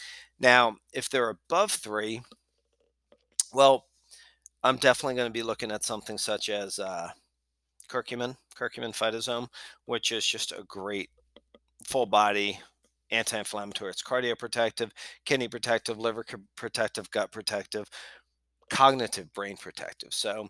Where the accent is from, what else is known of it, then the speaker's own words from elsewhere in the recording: Pennsylvania, United States; So now I hail from Pennsylvania originally